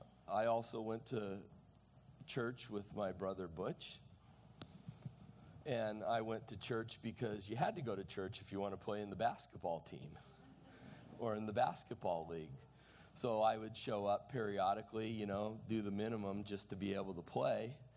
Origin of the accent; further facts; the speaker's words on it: Waco, Texas, United States; born there; I had been given a small pocket New Testament from the hospital that I was born in Waco, Texas.